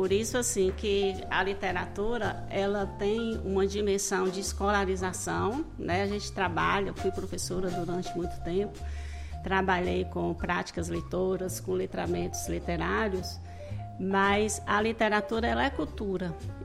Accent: Bahia, Brazil; eu sou do interior da Bahia, era difícil chegar livros naquele interiorzão da Bahia.

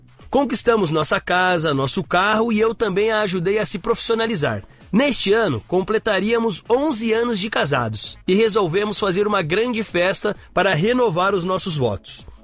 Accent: Belo Horizonte, Minas Gerais, Brazil; tenho 43 anos e sou de Belo Horizonte.

